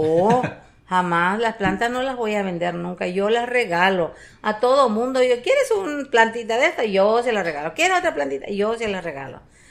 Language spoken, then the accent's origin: Spanish; Tenosique, Tabasco, Mexico; La de Tabasco sí, porque pues ahí crecí, yo crecí en Tenosique, ahí nací y ahí terminé de crecer.